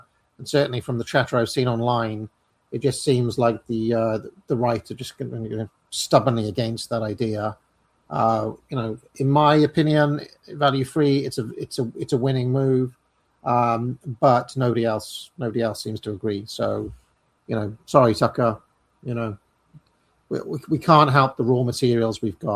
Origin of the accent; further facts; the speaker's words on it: Wales, United Kingdom; growing up in Wales, the Welsh, I think, are quite warm people as well.